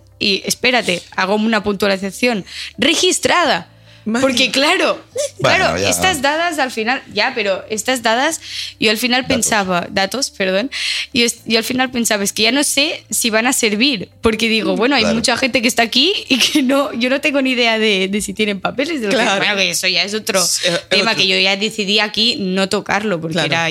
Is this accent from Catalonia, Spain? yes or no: yes; Girona, Catalonia, Spain; yo, que soy de Girona, que he nacido en Girona, que no he estado, bueno, he visto mundo, pero no he estado un año viviendo fuera ni nada